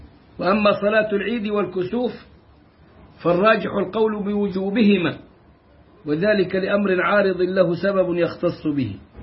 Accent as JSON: {"language": "Arabic", "country": "Egypt", "said": "عندنا في مصر في أفريقيا حيث يكثر الفقر"}